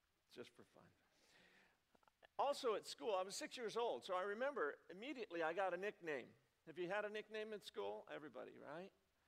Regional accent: United States; also born or lived in South Dakota; I grew up on the American Indian Reservation. My father was a social worker for the Bureau of Indian Affairs, and so there I was. I was the only white kid in the whole school

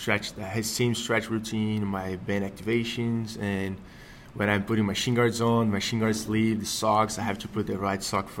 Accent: Brazil; since I'm from Brazil

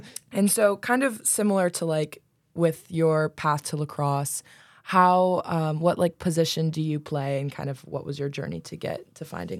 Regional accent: Rochester, New York, United States; I'm not. I'm from Rochester, New York.

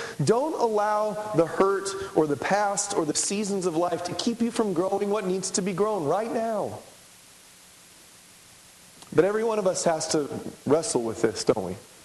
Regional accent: San Diego, California, United States; I grew up in San Diego, California. We had a little church there close to the coast.

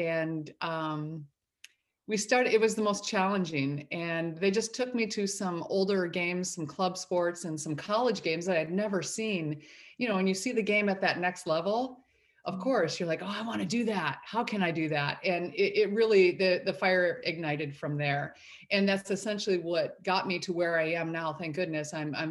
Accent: Michigan, United States; also born or lived in Boston; now in San Diego, United States; Yeah, I'm actually from the Midwestern state of Michigan, which I love. All my family is back there.

